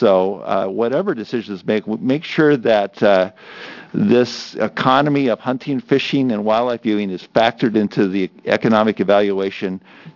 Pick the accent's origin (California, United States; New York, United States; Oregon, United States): Oregon, United States; also born or lived in Enterprise / Pilot Rock / Hood River / Seaside; myself, is a sixth-generation Oregonian who was family has been here since 1844. I was born in Enterprise, lived in Pilot Rock, Hood River, Seaside, Astoria, Hillsboro when it was rural, Tiger when it was rural.